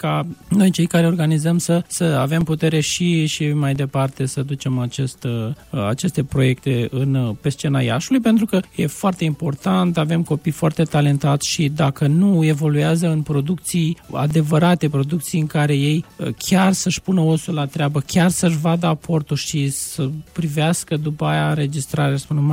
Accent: Iași, Iași County, Romania; toți suntem din Iași

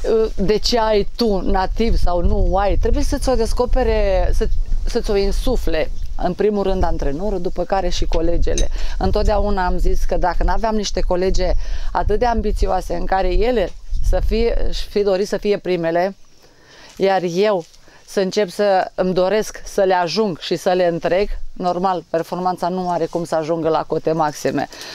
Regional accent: Miorcani, Botoșani County, Romania; la mine acasă, că sunt din Botoșani și din Botoșani mai am încă 80 de kilometri până în Miorcani.

